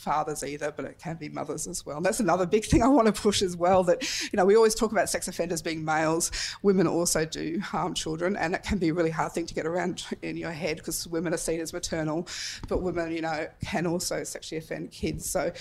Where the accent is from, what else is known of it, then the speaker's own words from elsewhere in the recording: Tasmania, Australia; if there's anyone here from Tassie, I'm from Tassie